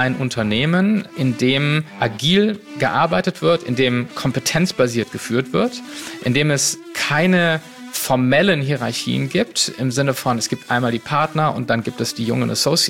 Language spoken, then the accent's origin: German; Cologne, North Rhine-Westphalia, Germany; weil ich bin Kölner und Rheinländer und als Kölner trägt man immer sein Herz auf der Zunge